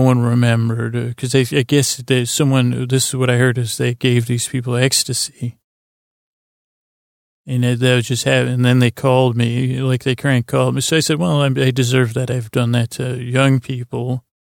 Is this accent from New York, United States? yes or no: yes; Syracuse, New York, United States; But I knew in Cooperstown, near where I grew up in Syracuse, there was one of those giants they had discovered